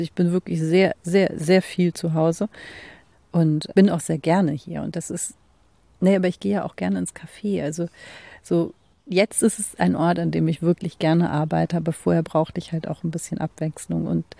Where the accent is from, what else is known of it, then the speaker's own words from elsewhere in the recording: Hamburg, Germany; in der Sternschanze, wo ich aufgewachsen bin, auch später, ist es einfach auch eine Dealer-Ecke gewesen.